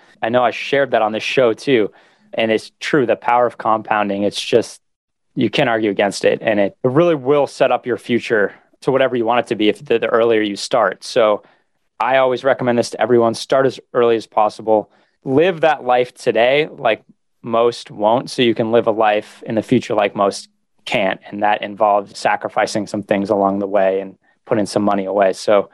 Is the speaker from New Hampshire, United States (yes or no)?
yes; New Hampshire, United States; So I grew up in New Hampshire, both kind of interchangeably right on the border there. And then went to school in Boston, worked in Boston, and currently now I'm back in New Hampshire for the time being.